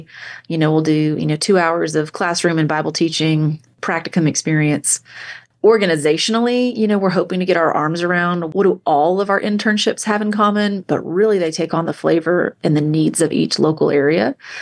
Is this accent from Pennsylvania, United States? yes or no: no; Tennessee, United States; I grew up in Tennessee, and we had a group on my middle school campus.